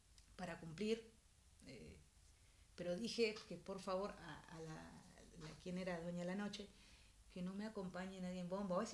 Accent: Buenos Aires Province, Argentina; No, lo que pasa es que yo soy bonaerense.

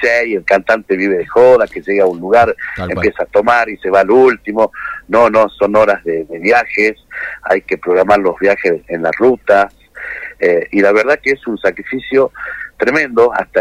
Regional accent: Ledesma, Jujuy, Argentina; yo soy de Ledesma, Jujuy, un pueblo muy chiquito, y salir de ahí a nosotros nos resultaba mucho más difícil

